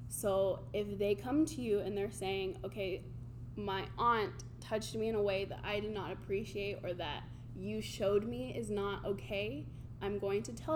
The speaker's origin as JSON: {"language": "English", "region": "Oklahoma", "country": "United States", "said": "I am from Oklahoma, a really small town, just like here in Berrien Springs."}